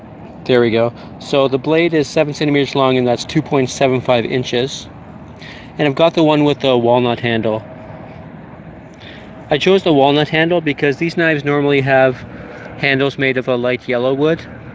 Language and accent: English; Canada; Yep, I'm Canadian, so our milk is in bags, not in jugs or in bottles.